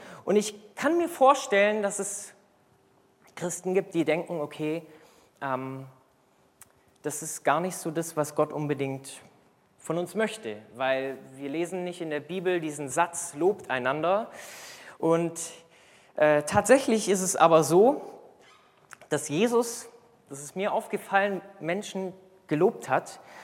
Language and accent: German; Baden-Württemberg, Germany; da wo ich herkomme, im Schwabenland, da gibt es auch eine Gewohnheit oder zumindest ein Sprichwort